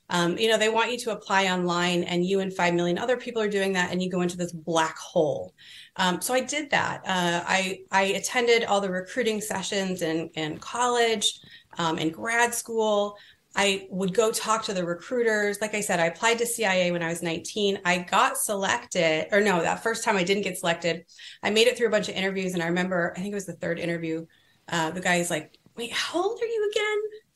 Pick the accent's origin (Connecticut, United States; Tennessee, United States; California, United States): California, United States; I was from California. Like, it's snowy in DC.